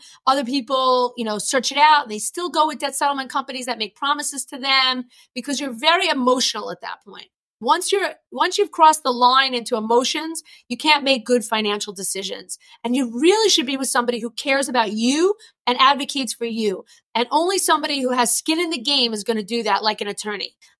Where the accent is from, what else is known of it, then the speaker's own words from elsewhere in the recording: New York, United States; accent: New York; between my New York accent, my lawyer-like personality, and my area of practice, like it's just not a soft look.